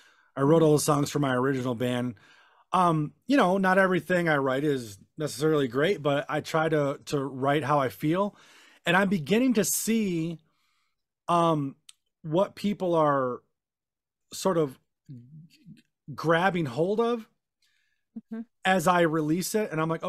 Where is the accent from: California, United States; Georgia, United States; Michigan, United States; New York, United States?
Michigan, United States; Detroit; I grew up in Southwest Detroit, downtown by the old Tiger Stadium, inner city, lots of gangs, violence, shootings.